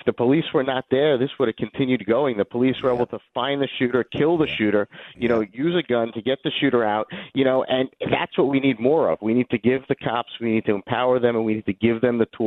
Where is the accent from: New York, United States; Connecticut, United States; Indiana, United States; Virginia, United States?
New York, United States; also born or lived in Florida; I'm from New York and also from Florida, back and forth.